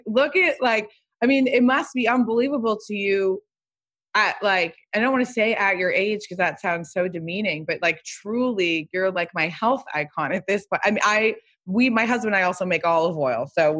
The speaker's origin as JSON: {"language": "English", "town": "Pasadena", "region": "California", "country": "United States", "tie": "born or raised there", "said": "I live in the house I grew up in Pasadena. I'm in like a suburb and I'm in a beautiful house"}